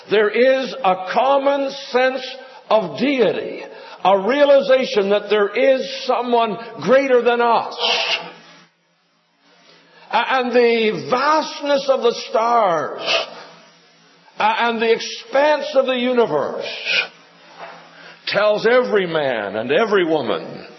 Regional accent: Moncton, New Brunswick, Canada; My early impressions of God and of things related to God were formulated in the Maritime provinces, born and raised in Moncton, New Brunswick.

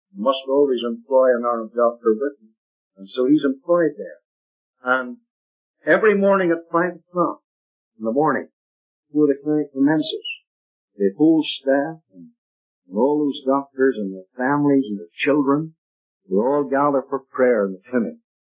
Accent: Canada; I was the only Canadian in. And he says, "Are you a Canadian?" I said, "Yes, I'm a Canadian. Full-blooded Canadian."

